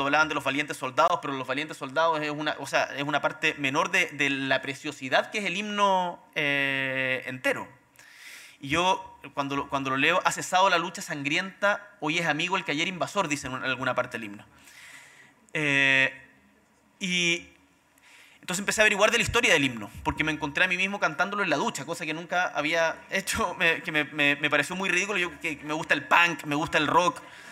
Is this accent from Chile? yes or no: yes; Chile; nos va a permitir volver a encontrarnos como chilenos y chilenas